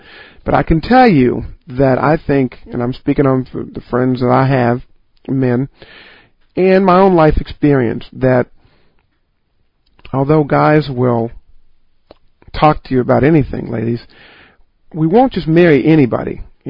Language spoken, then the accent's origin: English; Midwest, United States; Mind you, I am from the Midwest, and probably from a bit of a different era.